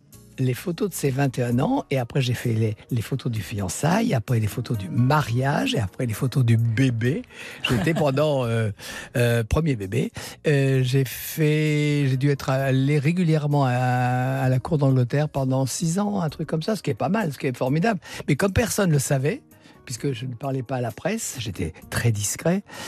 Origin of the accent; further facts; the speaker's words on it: France; je suis français.